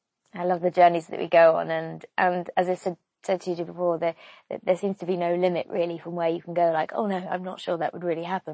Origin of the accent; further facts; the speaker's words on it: United States; And because I grew up in the States, I used to have an American accent as a child, so I could also do American.